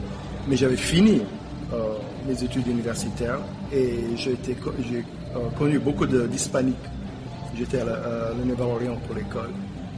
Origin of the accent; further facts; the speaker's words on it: Canal Yankee, Louisiana, United States; Donc c'est là où j'ai été élevé à Canal Yankee.